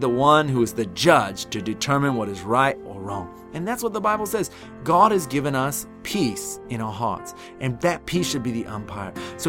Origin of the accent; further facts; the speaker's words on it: United States; you know, and I'm an American, and in America, one of the top sports that we play is baseball.